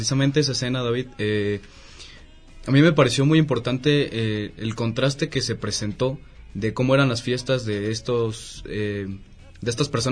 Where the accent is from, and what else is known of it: Mexico